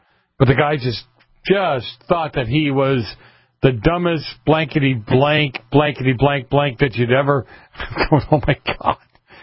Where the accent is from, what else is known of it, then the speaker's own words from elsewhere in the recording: Boston, Massachusetts, United States; I can only discuss what I saw as a kid growing up. And you can look it up. Google it. The north end of Boston in the late 60s, early 70s. Right? So I can only talk about the Italians that grew up then, the kind of environment I grew up